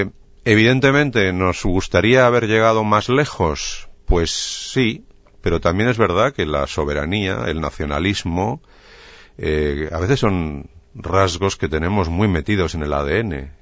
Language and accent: Spanish; Spain; Yo soy español